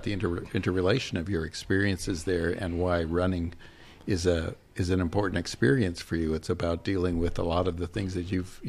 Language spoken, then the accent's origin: English; Los Angeles, California, United States; They're both from Los Angeles. I just shared with them I'm from Los Angeles, so we had some good Los Angeles stories.